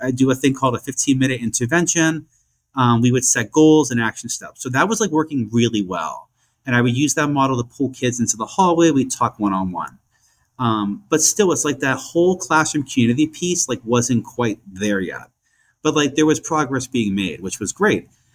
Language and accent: English; New Hampshire, United States; I'm from New Hampshire originally